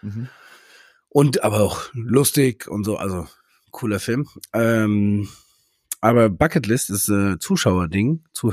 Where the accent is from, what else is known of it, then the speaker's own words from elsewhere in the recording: Hanau, Hesse, Germany; Ich bin ja nochmal anders groß geworden. Heißt, ich war früher in Hanau, also ich komme ja aus der Nähe von Hanau, ne?